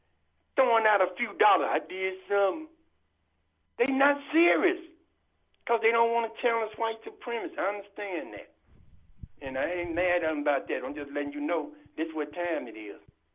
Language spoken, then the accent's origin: English; Birmingham, Alabama, United States; I'm from Birmingham, born and raised there. There were so many black people in Birmingham with money